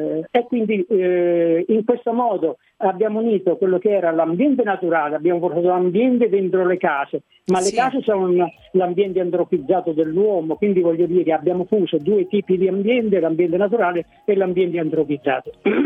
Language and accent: Italian; Morano, Calabria, Italy; born there; io sono nato a Morano, mm-hmm, poi sono stato sempre, ho studiato fuori, ho lavorato fuori in tanti posti d'Italia